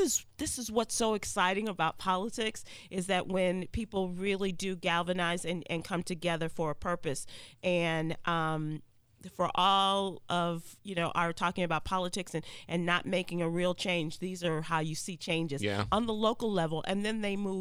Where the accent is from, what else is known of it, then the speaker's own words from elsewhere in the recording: Chicago, Illinois, United States; That's what got me, Tom, was watching my hometown and watching what was going on in the state's attorney's race